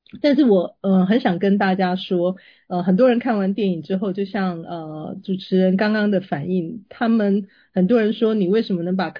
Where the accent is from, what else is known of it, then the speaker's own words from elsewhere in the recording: southern Taiwan, Taiwan; 因为我从小是在台湾的南部长大，那我父亲刚好是也是49年从中国过海来台的老兵，然后妈妈是一个客家妇女